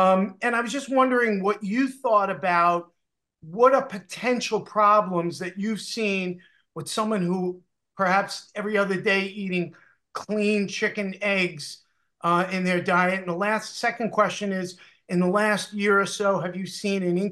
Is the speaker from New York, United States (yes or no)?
yes; Huntington, New York, United States; Huntington, Long Island, New York.